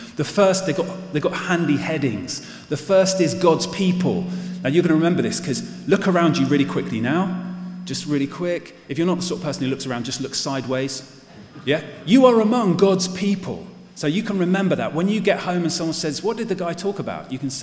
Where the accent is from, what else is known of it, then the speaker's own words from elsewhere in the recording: Reading, South East England, United Kingdom; I grew up in Reading, by the way. I was born in Reading, grew up in Reading. And so that's home for me.